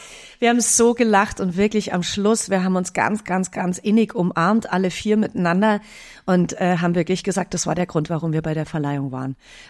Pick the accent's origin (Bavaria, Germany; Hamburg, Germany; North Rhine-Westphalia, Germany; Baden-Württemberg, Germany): Bavaria, Germany; Munich; also ich komme ja aus München